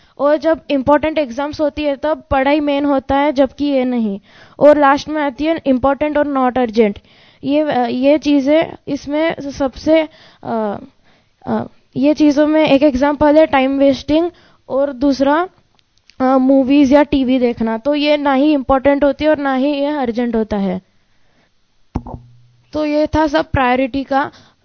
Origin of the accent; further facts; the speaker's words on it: Solapur, Maharashtra, India; मैं सोलापुर महाराष्ट्र से आया हूँ